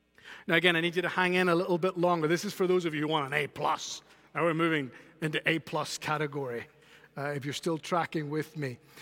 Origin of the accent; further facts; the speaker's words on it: Spain; I don't know if you knew that. We grew up together in Spain.